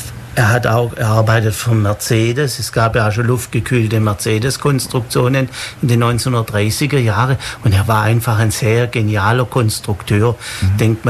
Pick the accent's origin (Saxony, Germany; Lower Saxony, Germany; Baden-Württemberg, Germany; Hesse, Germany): Baden-Württemberg, Germany; Schorndorf; Nun, ich komme ja nicht aus Ulm, sondern aus Schorndorf im Remstal. Das ist schon etwa 80 Kilometer von hier.